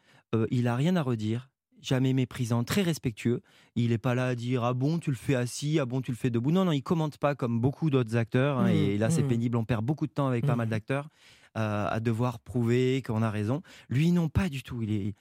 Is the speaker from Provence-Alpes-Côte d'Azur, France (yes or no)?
yes; Marseille, Provence-Alpes-Côte d'Azur, France; je suis de la province, je suis marseillais